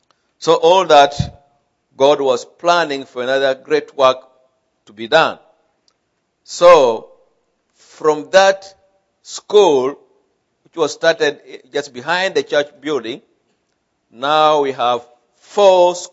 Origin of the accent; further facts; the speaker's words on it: Uganda; also born or lived in Tanzania; Around 2003, I started thinking of now going back to Uganda, which is my home country, because I had now helped establish the school in Tanzania.